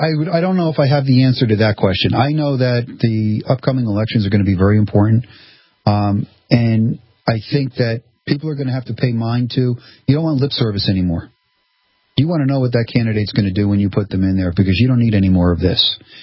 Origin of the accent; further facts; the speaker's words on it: New Jersey, United States; I remember growing up in New Jersey. You know, that's basically a Democratic state.